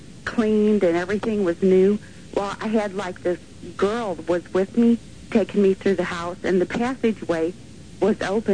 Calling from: Granite City, Illinois, United States; Granite City, Illinois.

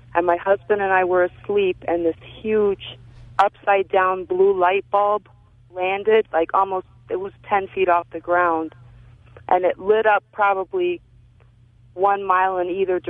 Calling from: Buffalo, New York, United States; I'm calling from Buffalo.

